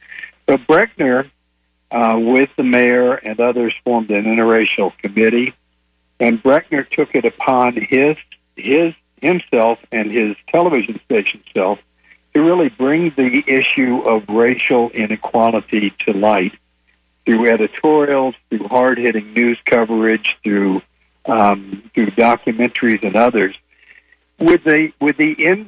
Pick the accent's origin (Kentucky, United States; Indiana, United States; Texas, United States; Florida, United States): Florida, United States; Orlando; I grew up in Orlando. I remember colored water fountains